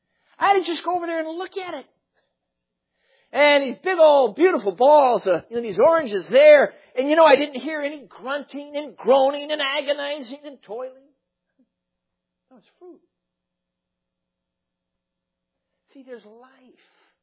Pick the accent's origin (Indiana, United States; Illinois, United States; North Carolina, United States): Illinois, United States; Chicago; now in Michigan, United States; Now, I'm a city boy. I grew up in the Chicago area. We lived actually a couple of years in the city limits and then most of the time out in the suburbs. Now I've been based out of Michigan for a long time.